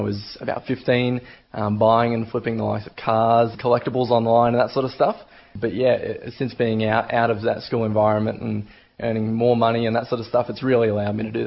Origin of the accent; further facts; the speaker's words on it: Toowoomba, Queensland, Australia; growing up in the Toowoomba business community and stepping into the business community since leaving that school environment